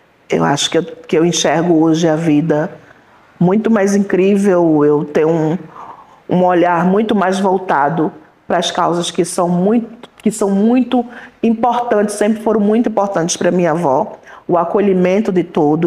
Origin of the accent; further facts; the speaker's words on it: Recife, Pernambuco, Brazil; Santo Amaro das Salinas, que fica em Recife, o coração de Recife. Eu nasci no Beco do Supapo, mas também nasci na Rua da Bola, mas também nasci na Rua Frei Cassimiro